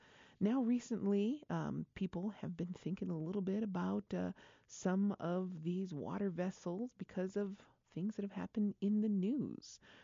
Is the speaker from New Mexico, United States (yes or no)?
yes; Isleta Pueblo, New Mexico, United States; from Isleta Pueblo.